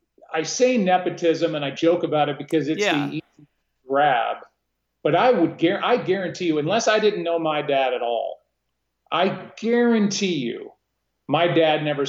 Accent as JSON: {"language": "English", "town": "St. Louis", "region": "Missouri", "country": "United States", "tie": "born or raised there", "said": "I grew up in St. Louis. Everybody knew my dad."}